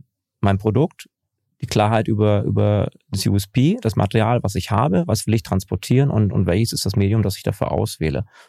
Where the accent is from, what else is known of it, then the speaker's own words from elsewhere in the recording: East Germany, Germany; ich bin im Osten aufgewachsen